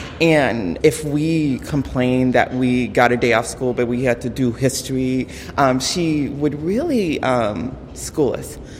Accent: Chicago, Illinois, United States; now in Seattle, United States; I grew up in Chicago, and Seattle is actually, in terms of just experientially, the only time that I lived in a place where I was a real racial minority.

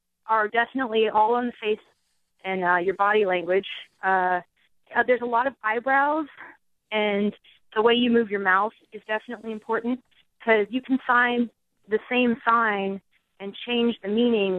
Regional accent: Texas, United States; now in Iowa, United States; I'm originally from Texas. I just moved up here to Iowa in August, and the local dialects are even different.

